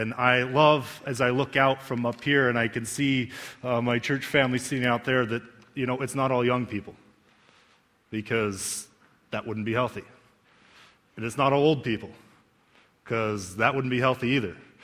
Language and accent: English; United States; as an American, I am so sick of the U.S. presidential election already